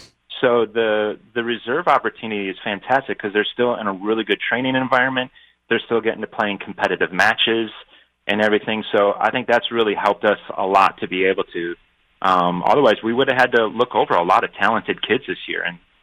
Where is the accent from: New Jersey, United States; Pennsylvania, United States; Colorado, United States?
Colorado, United States; also born or lived in Chicago; So originally I was born in Chicago, and then I grew up in Colorado. So all my family is out in Colorado. So I'd never been to the South until I took this job at Trevecca.